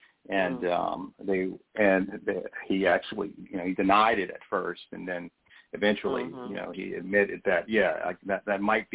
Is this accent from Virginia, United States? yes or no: yes; Virginia, United States; I'm from the Hampton Roads area, so I was very familiar with what happened